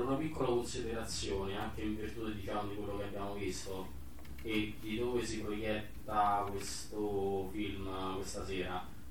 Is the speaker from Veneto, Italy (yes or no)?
no; Rome, Lazio, Italy; io vengo da Roma, anche se sto qui vicino perché sto sulla Bocea